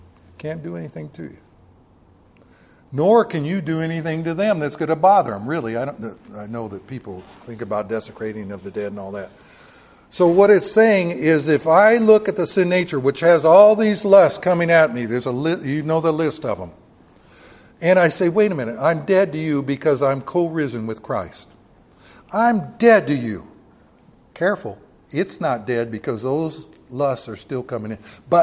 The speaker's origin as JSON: {"language": "English", "region": "the South", "country": "United States", "tie": "born or raised there", "said": "Well, I grew up in the South where, where they made their own rules, not by biblical rules, okay?"}